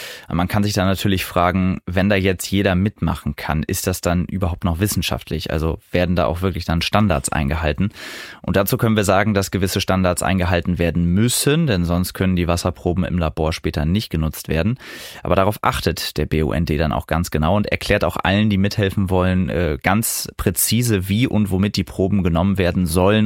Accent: Osnabrück, Lower Saxony, Germany; In Osnabrück passieren die schönsten Geschichten. Das ist ja meine Heimatstadt.

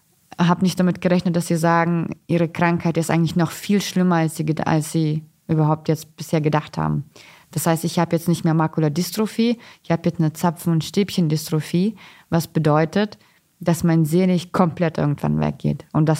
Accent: Kazakhstan; moved away; also born or lived in Russia; ich komme ja gebürtig aus Kasachstan. Das heißt, wir hatten dort überhaupt keine Möglichkeiten und in Russland auch nicht. Ich habe da ja auch 3 Jahre gelebt.

